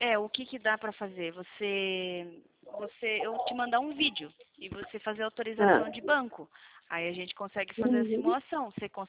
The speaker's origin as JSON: {"language": "Portuguese", "town": "Sorocaba", "region": "São Paulo", "country": "Brazil", "said": "eu sou de Sorocaba, né?"}